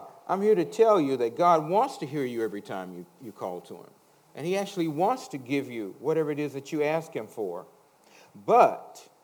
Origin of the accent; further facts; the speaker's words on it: the South, United States; Of course, I was brought up in the South and brought up in a Baptist church